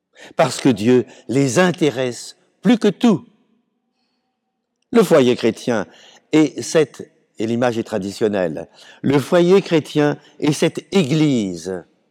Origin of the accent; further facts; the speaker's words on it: Paris, Île-de-France, France; excusez-moi, je suis parisien